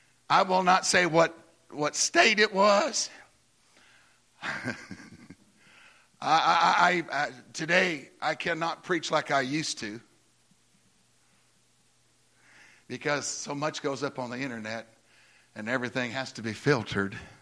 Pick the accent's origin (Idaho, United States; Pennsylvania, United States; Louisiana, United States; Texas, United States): Idaho, United States; born there; Well, I was born in Idaho. I've been born twice.